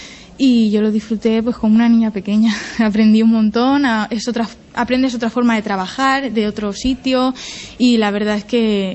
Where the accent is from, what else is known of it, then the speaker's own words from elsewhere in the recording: Alicante, Valencian Community, Spain; now in Alcoy, Spain; Yo soy de Alicante y vi que estaba este ciclo aquí y me lancé